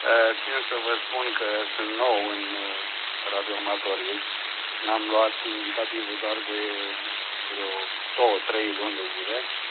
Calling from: Brad, Hunedoara County, Romania; QTH Brad, județul Hunedoara.

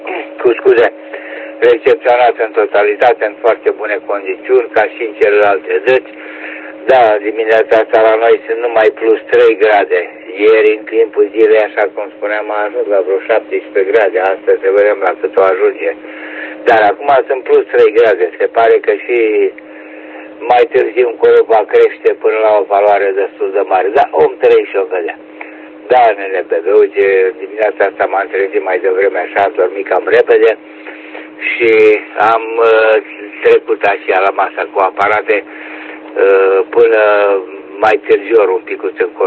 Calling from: Ploiești, Prahova, Romania; QTH Ploiești

